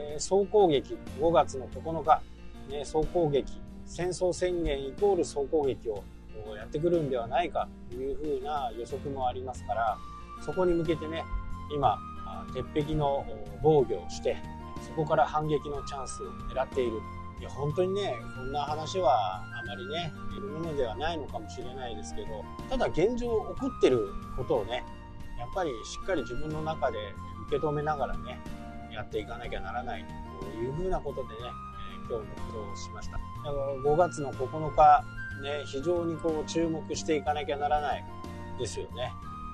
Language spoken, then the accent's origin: Japanese; Hokkaido, Japan; 私たち北海道民はいつね被害が来てもおかしくない